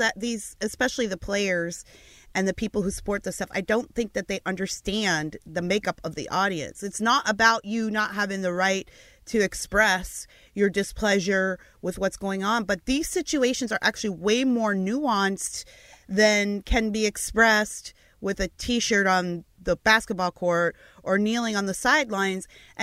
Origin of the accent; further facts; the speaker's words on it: Portland, Oregon, United States; I see him on the court with a Black Lives Matter T-shirt, and I'm from Portland, where my business has been taken over by Black Lives Matter protests.